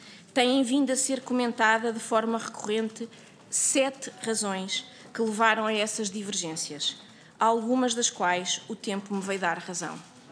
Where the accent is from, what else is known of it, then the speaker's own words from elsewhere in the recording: Portugal; como portuguesa, ao serviço do meu país